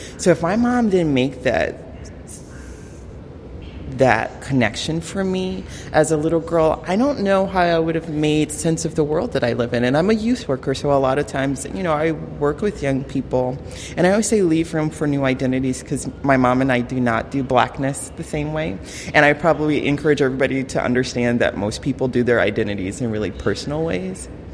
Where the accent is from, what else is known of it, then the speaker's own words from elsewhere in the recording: Chicago, Illinois, United States; now in Seattle, United States; I grew up in Chicago, and Seattle is actually, in terms of just experientially, the only time that I lived in a place where I was a real racial minority.